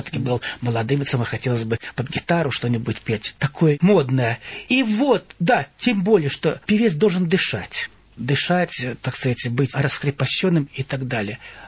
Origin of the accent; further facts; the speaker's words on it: Bryansk Oblast, Russia; Я сам из Брянской деревни, и, конечно, я помню, как деревня наша, ну, кишела детьми, люди работали, пели.